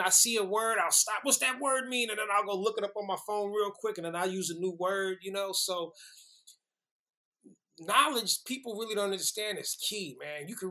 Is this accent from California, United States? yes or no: yes; Oakland, California, United States; Just growing up in Oakland, it's just something about it where people try to take advantage of you.